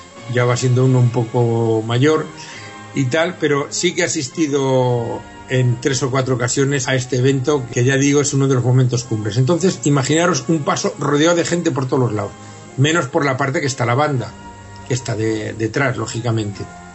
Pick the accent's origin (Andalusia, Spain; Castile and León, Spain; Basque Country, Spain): Castile and León, Spain; Zamora; nos vamos a ir a mi tierra, lo siento, pero vamos a ir a Zamora. Normalmente hace frío, bastante frío.